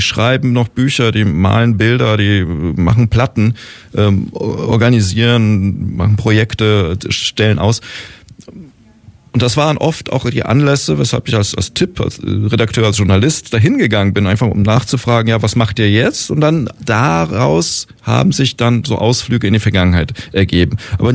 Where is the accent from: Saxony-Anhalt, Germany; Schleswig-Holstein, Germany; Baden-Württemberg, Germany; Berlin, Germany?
Berlin, Germany; Ich bin in Kreuzberg aufgewachsen, also ich habe noch in West-Berlin gelebt, aber da war ich ein Kind